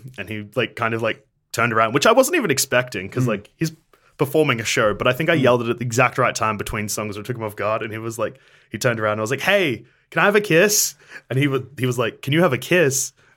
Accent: Bendigo, Victoria, Australia; So we saw an advertisement for people asking for local Bendigo bands. We're like, what a say, we're from Bendigo.

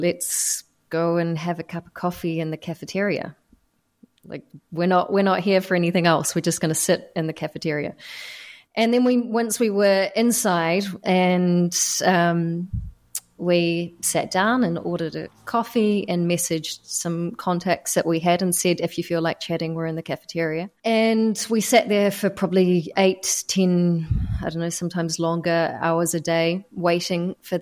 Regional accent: New Zealand; So yeah, for Afghan women, they wouldn't have been able to do what I was able to do by being a New Zealander.

